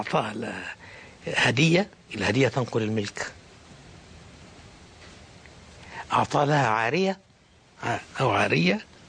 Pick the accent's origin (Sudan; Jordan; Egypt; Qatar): Qatar; عندنا في قطر يا أخي الكريم البنوك